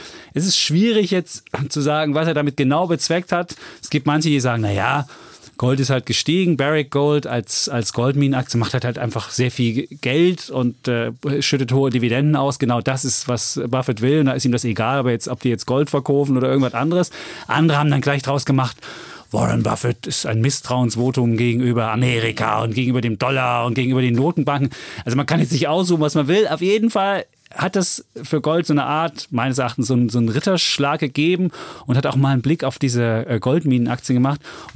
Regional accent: Germany; Ja, ich weiß, bei uns in der DDR waren ja auch viele Vietnamesen wohnten da, ja, weil wir ja auch miteinander freundschaftlich verbunden waren.

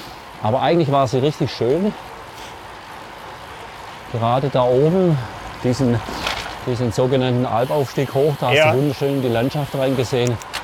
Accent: Germany; Vielleicht sind wir Deutsche da ein bisschen hypervorsichtig.

